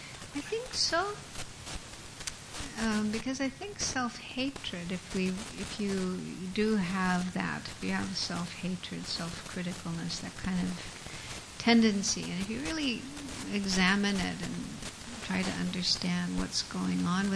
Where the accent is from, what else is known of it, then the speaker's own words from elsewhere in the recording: United States; I come from America, where we have a very strongly competitive culture and so much emphasis on how you look and how you perform